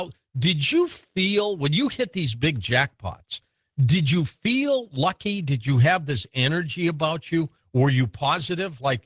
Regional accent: Detroit, Michigan, United States; Detroit's my hometown too, Ernest.

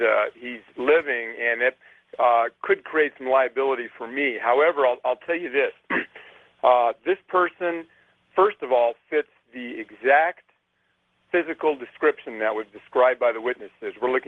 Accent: Alaska, United States; I'm originally from Alaska, and I met this person

